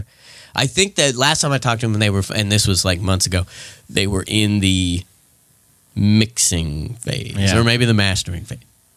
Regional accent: Kingsburg, California, United States; I'm from Kingsburg, so

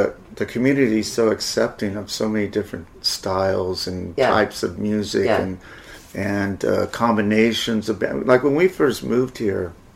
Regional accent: San Antonio, Texas, United States; born there; And I'd always wanted to come back to Texas. I was born in San Antonio.

